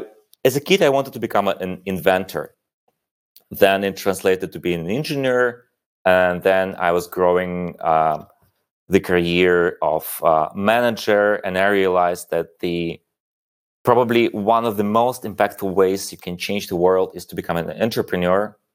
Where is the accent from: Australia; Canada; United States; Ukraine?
Ukraine; also born or lived in Soviet Union; I was born in Soviet Union, and I grew up in Ukraine right after the Soviet Union break apart.